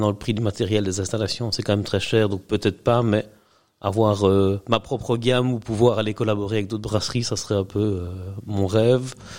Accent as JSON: {"language": "French", "region": "Wallonia", "country": "Belgium", "said": "je viens de la région de Waregem, donc la capitale de l'ASB, comme on dit, en région liégeoise, province de Liège, entre Liège et Bruxelles"}